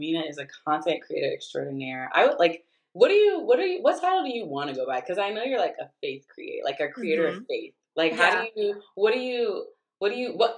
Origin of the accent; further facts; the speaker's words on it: Canada; I'm Canadian, so obviously I'm biased.